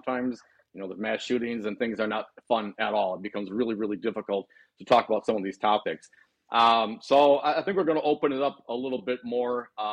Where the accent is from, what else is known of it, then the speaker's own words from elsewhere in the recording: Wisconsin, United States; But yeah, I grew up in the Fox Valley here, man.